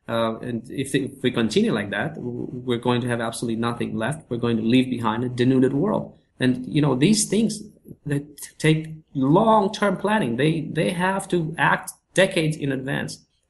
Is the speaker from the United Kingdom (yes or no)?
no; Canada; You know, even as a Canadian, when I go to the United States